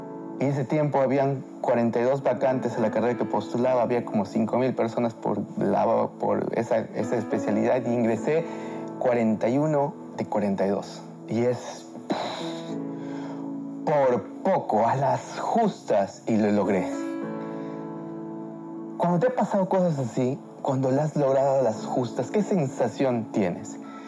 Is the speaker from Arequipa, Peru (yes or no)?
no; Tarapoto, San Martín, Peru; yo había venido 4 meses antes a Lima, yo soy de la Amazonía, de Tarapoto, una ciudad de la Amazonía de Perú.